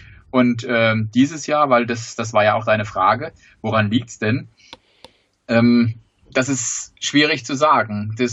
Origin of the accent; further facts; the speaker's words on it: Sandhausen, Baden-Württemberg, Germany; ich komme aus Sandhausen, wohne in Sandhausen.